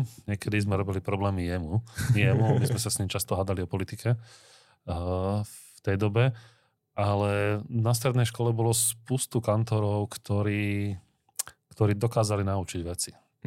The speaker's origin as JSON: {"language": "Slovak", "town": "Považská Bystrica", "region": "Trenčín Region", "country": "Slovakia", "tie": "born or raised there", "said": "Tým, že som z Poľskej Bystrice, a v Poľskej Bystrici reálne v tom období, keď som sa narodil a býval tam, bola jedna veľká"}